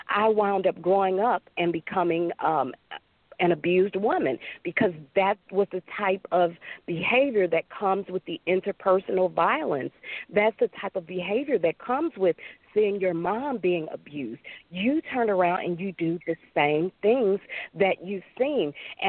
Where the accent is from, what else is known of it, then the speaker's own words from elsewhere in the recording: St. Louis, Missouri, United States; Louis, Missouri. And there was what we called a crazy hospital. It was called Malcolm Bliss.